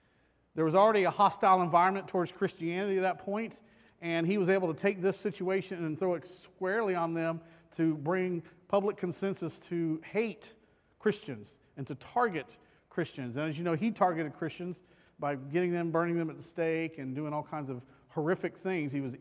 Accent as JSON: {"language": "English", "region": "Florida", "country": "United States", "tie": "born or raised there", "also_born_or_lived": "Texas / Oklahoma", "lives_now": "Michigan, United States", "said": "I grew up in Florida, so went to Texas for a few years, was in Oklahoma, and now back to Michigan, or not back, but up to Michigan."}